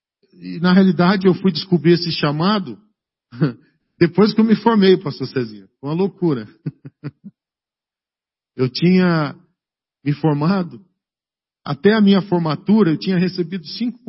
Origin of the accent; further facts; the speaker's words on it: Umuarama, Paraná, Brazil; eu fui gerado lá no Paraguai. Eu vim nascer no Brasil, eu nasci aqui no Paraná, tá bom? Eu sou paranaense, minha carteira de identidade diz que eu nasci em Umuarama.